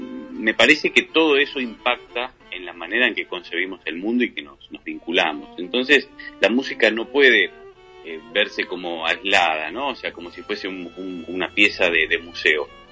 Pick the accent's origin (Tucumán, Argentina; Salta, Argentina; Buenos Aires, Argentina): Buenos Aires, Argentina; born there; un poco por mi historia personal, de haber nacido en una familia del barrio de La Boca, en Capital Federal.